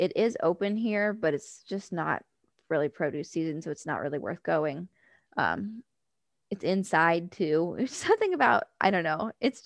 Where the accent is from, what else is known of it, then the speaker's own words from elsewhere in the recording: Ohio, United States; now in Alabama, United States; my first time ever gardening in Alabama, which is drastically different from what I was used to growing up in Ohio.